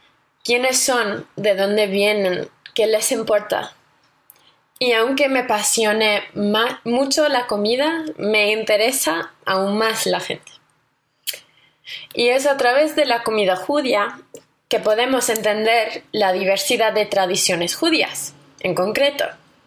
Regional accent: Connecticut, United States; Spanish is a second language; also born or lived in Madrid; Yo soy estadounidense, como imagino que podéis oír en mi acento, de un estado del noreste que se llama Connecticut. Pero durante el año pasado viví aquí en Madrid, trabajando como una investigadora bajo una beca Fulbright.

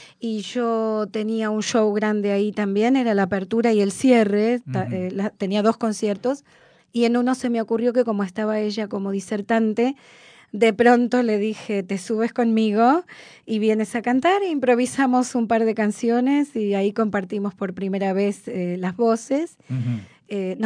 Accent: Argentina; soy primera generación argentina. Mi papá nació en Constantinopla.

